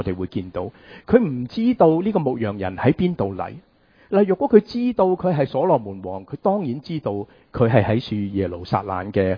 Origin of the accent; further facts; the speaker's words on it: China; 我们中国人成日都说今朝有酒今朝醉